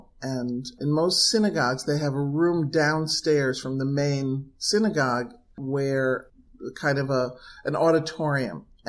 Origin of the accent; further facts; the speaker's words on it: New Haven, Connecticut, United States; I mean, I grew up in New Haven where I would see shows at Yale, and every once in a while I would be taken into New York to see a play.